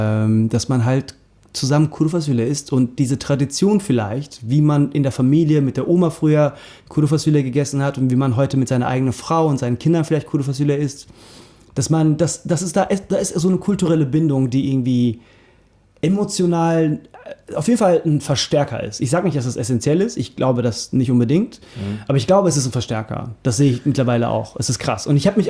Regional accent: Germany; irgendwie dass wir Deutsche sind, also von mir aus Türkodeutsch, aber ich bin halt eigentlich mehr Deutscher als Türke.

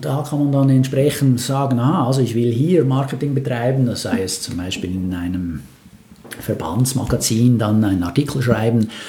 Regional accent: Switzerland; als Schweizer muss ich mal sagen

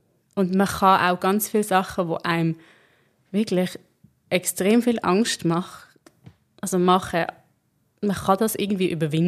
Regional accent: Basel-Landschaft, Switzerland; ich komme da irgendwo aus dem Baselbiet, habe von Tuten und Blasen keine Ahnung gehabt.

